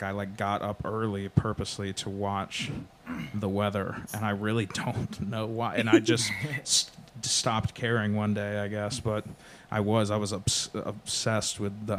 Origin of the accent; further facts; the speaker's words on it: Newport News, Virginia, United States; And I am originally from Virginia, but not Richmond. I'm originally from Newport News.